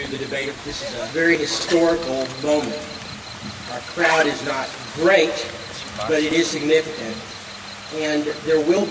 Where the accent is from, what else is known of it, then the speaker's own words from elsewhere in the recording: Fredericksburg, Texas, United States; I'm from Fredericksburg, Texas.